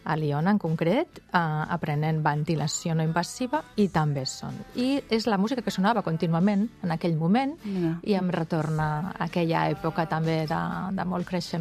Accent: Barcelona, Catalonia, Spain; jo soc de Barcelona, però anàvem tots els caps de setmana a Caldetes.

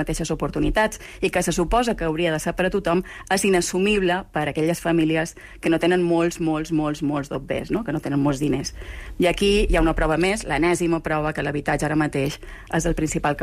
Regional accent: Balearic Islands, Spain; moved away as an adult; now in Barcelona, Spain; Jo visc a Barcelona perquè vaig venir a fer periodisme i ja em vaig quedar aquí, no? Vaig arribar de Mallorca l'any 1995

